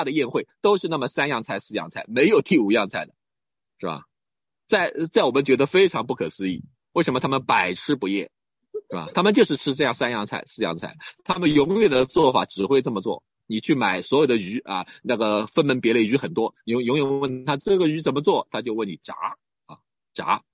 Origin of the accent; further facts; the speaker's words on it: China; now in Philippines; 我们其实作为中国人，你先不要讲其他什么中国的文化